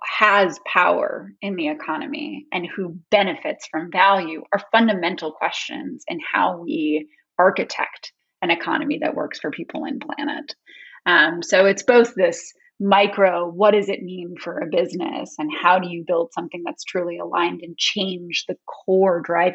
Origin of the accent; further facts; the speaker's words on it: Massachusetts, United States; So I grew up in Massachusetts, and it's a pretty common thing.